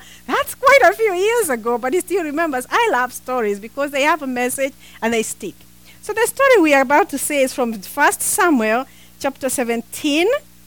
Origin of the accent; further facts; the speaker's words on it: Kenya; Originally, we come from Kenya, both of us.